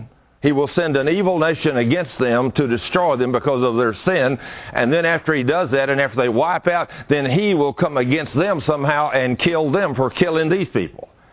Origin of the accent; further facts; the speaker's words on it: United States; Because we, as an American country, one of the only superpowers, really, or at least we were, you know, the only superpower left after Russia fell.